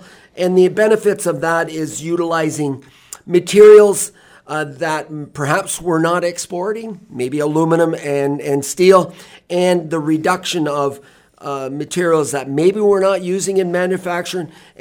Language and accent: English; Canada; yes, we are Canadian and we're proud to stand beside our flag.